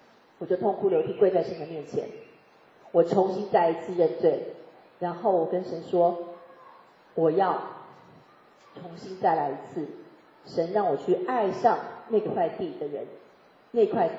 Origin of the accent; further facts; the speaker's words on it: Taiwan; now in United States; 虽然我不是在中国长大的，我是台湾长大的，台湾生的，然后到了美国